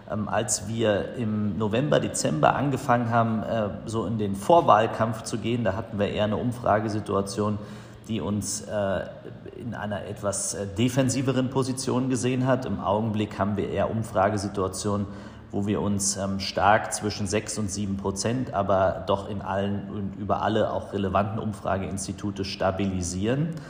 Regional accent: Berlin, Germany; Und wir als Berliner haben natürlich jetzt den ersten Wahlkampf in diesem Jahr, der zu bestehen ist, den man bestreitet.

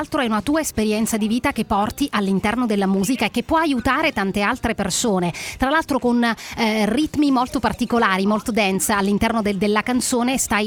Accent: Sicily, Italy; io sono siciliana

